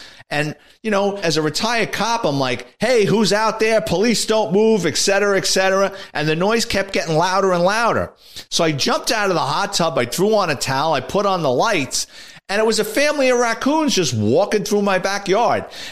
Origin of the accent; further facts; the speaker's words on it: Bronx, New York, United States; now in Florida, United States; Now, growing up in the Bronx, I never really had any interaction with raccoons.